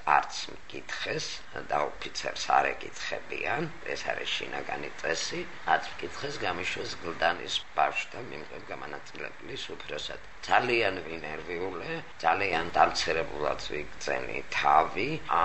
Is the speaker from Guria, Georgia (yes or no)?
no; Tbilisi, Georgia; გავიზარდე, სადაც ცხოვრობ ახლა, იარმკა ქვია ამას, ალექსანდროვის ბაღის წინ.